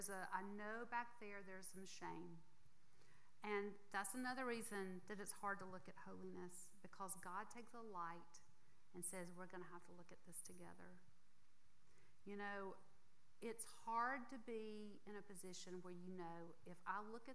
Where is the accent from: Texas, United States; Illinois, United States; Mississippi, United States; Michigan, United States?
Mississippi, United States; And boy, I grew up in Mississippi.